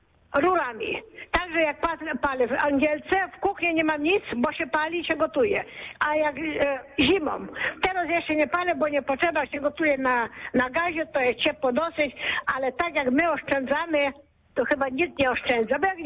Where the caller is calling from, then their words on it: Paproć, Greater Poland Voivodeship, Poland; Ja z Paprocie z Nowego Pomyśla.